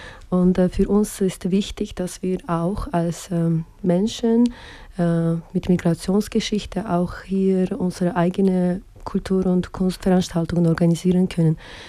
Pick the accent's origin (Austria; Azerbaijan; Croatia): Azerbaijan; German is a second language; moved away as an adult; now in Bern, Switzerland; Ich wohne in Bern, aber ursprünglich bin ich aus Aserbaidschan. Ich wohne hier als eine Journalistin im Exil seit etwa 9 Jahren